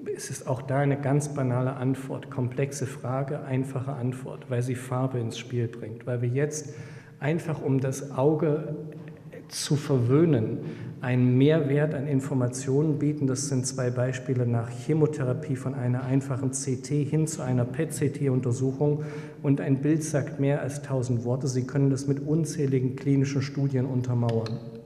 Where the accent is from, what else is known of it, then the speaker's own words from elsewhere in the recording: East Germany, Germany; das sehe ich sogar als Ostdeutscher